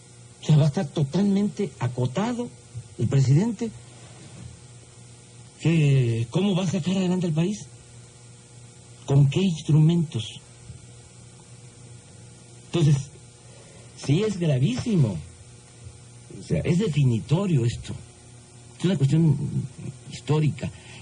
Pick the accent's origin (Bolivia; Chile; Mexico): Mexico; born there; Yo lo que sé, que en mi país hay mucho petróleo. Yo nací en un campo petrolero.